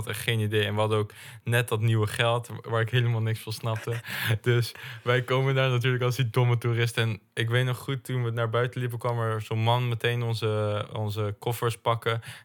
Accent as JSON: {"language": "Dutch", "country": "Netherlands", "said": "Dus nou, wij zo, ja, we komen uit Nederland en we zijn hier om te filmen, bla bla."}